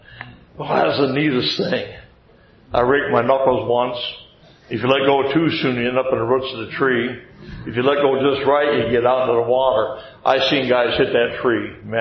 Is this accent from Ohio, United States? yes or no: yes; Jefferson, Ohio, United States; We had the East Dam and the West Dam, where I grew up in Jefferson, Ohio. It's a small community